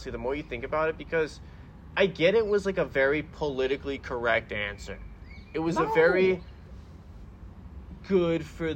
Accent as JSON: {"language": "English", "region": "Wisconsin", "country": "United States", "tie": "born or raised there", "said": "We grew up in Wisconsin. You know, we grew up going to Bucks games."}